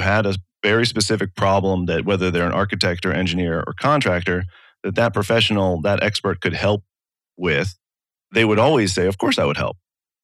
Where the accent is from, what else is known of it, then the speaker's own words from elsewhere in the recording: Baltimore, Maryland, United States; I grew up in Baltimore and was part of the built environment